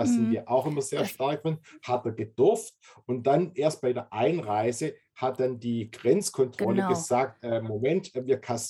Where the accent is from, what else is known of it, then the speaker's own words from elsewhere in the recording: Australia; wir verstehen uns einerseits als Australier, aber wir haben immer 2 Herzen in unserer Brust